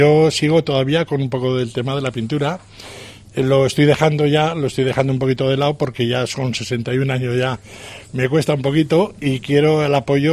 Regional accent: Teruel, Aragon, Spain; Yo soy de toda la vida de Teruel

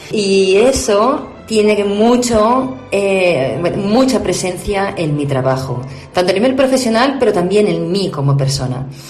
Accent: Castilla-La Mancha, Spain; born there; Es un honor ser acogida por mi tierra natal como hija predilecta, porque hay una parte en mí que tiene mucho que ver con el carácter manchego.

